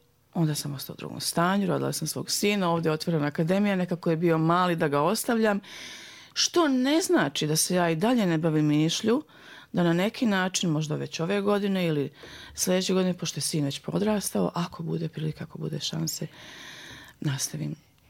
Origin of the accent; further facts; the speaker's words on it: Banja Luka, Republika Srpska, Bosnia & Herzegovina; A otkada je postojala Sarajevska akademija, znači od kako je otvorena, ja sam bila druga iz Banja Luke.